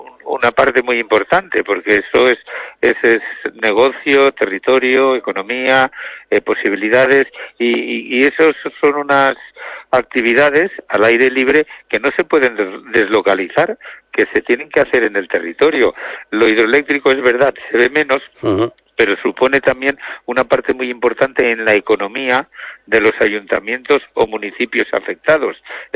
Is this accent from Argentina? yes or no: no; Aragon, Spain; yo soy de Aragón, no soy de esa zona